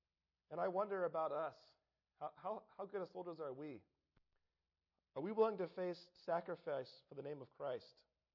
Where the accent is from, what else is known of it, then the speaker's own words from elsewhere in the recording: California, United States; When I grew up in California, we lived outside of a Navy base, and we lived outside. Our church was actually in Alameda, California, which was a big naval base.